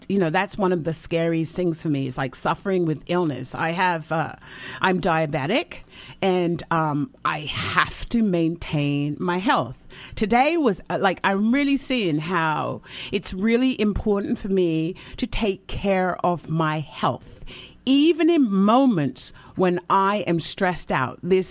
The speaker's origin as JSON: {"language": "English", "country": "United Kingdom", "said": "I'm British."}